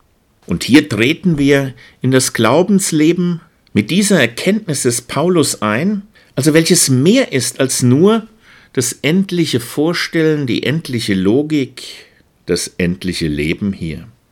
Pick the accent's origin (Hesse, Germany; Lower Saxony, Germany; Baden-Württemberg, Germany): Hesse, Germany; Obereisenhausen; meiner Heimatkirche in Obereisenhausen. Meine Heimat im Heiligen Land, also im Heiligen Hinterland. Ein Bild vom Altar und vom auferstandenen Jesus in der Kirche in Obereisenhausen. Dort bin ich andächtig und groß geworden